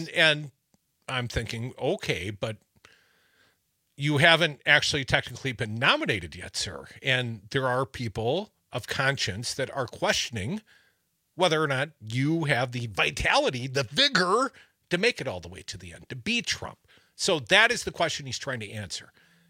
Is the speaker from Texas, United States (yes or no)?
no; Madison, Wisconsin, United States; Let's get damn excited about Joe's visit to my hometown, Madison, on Friday.